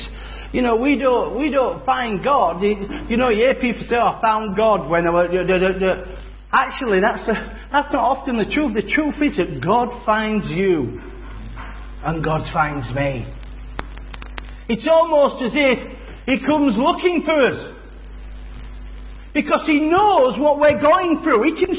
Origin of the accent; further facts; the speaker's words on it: Yorkshire and the Humber, United Kingdom; And so, as I grew up in West Yorkshire, my life quickly became a little bit like my dad's, really